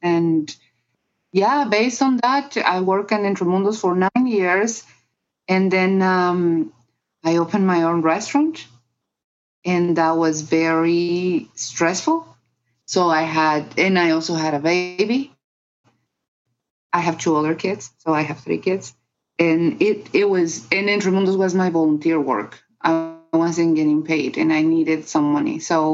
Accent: Guatemala; So I'm from Guatemala, and I've been working as a volunteer since Guatemala signed peace in 1996.

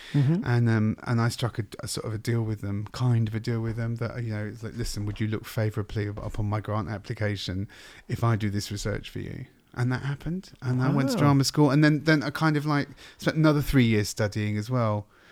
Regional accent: London, United Kingdom; I know that I'm a proper Londoner. So I was born in King's Cross.

